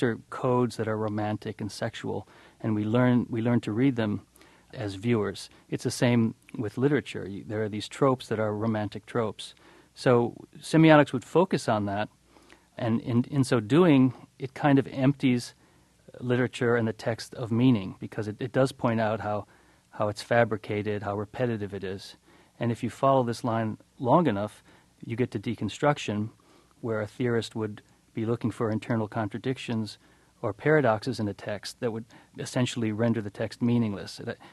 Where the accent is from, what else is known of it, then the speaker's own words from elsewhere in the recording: United States; I couldn't, being an American born in 1960, and I kind of wished I could.